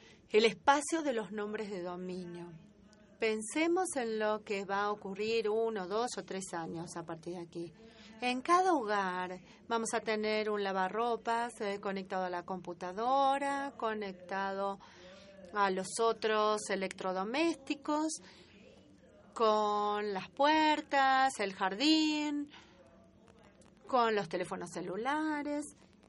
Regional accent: Brazil; yo soy de Brasil. También soy de un país en desarrollo.

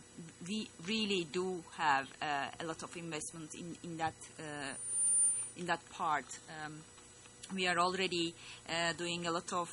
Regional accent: Turkey; I'm from Turkey originally

